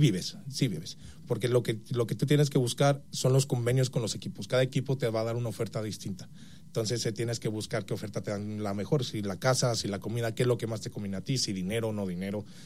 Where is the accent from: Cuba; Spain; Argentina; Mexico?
Mexico; Mexico City; Yo de la Ciudad de México.